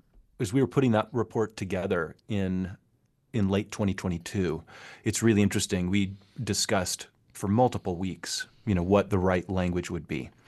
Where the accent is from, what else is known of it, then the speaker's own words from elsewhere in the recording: Orem, Utah, United States; I'm a lifelong Utahan. I grew up in Orem.